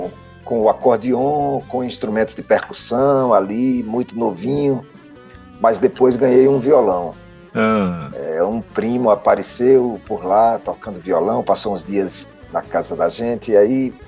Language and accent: Portuguese; Paulo Afonso, Bahia, Brazil; born there; E eu nasci em Paulo Afonso, uma cidade que, naquela altura, reunia muitos músicos.